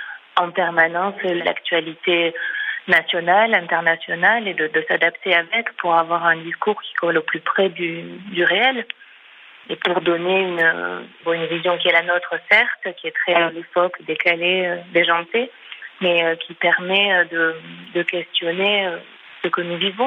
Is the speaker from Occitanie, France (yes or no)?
yes; Occitanie, France; on s'est installé dans l'Aveyron puisque nous sommes toutes originaires de l'Aveyron